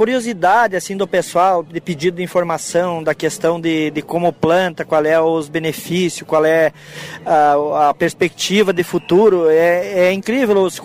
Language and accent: Portuguese; Machadinho, Rio Grande do Sul, Brazil; born there; eu sou de uma região, eu sou nascido no Machadinho, onde existe muita erva, que é originária de lá